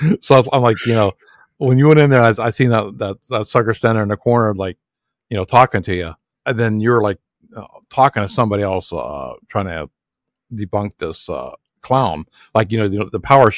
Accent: Ohio, United States; So Austin's from Ohio and I'm from Ohio.

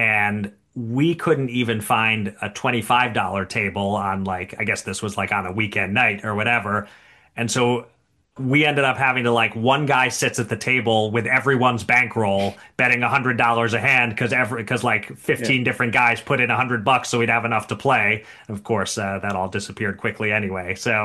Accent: Pennsylvania, United States; my home state of Pennsylvania

